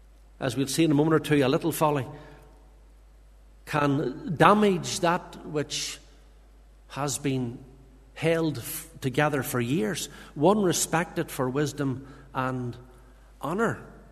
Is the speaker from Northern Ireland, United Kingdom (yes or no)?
yes; Lisburn, Northern Ireland, United Kingdom; And I remember growing up in Lisburn, a congregational church, and I started to attend the midweek when I was 14.